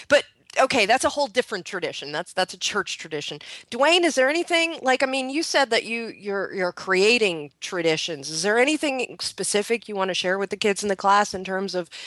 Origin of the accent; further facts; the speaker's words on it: Montreal, Quebec, Canada; than what I'm accustomed to from Montreal, you know, with my big cathedrals and whatever.